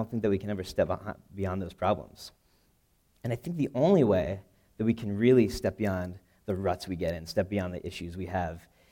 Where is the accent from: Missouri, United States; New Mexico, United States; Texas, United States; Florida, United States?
New Mexico, United States; But I'm actually from New Mexico, so I can't just run home and grab a photo.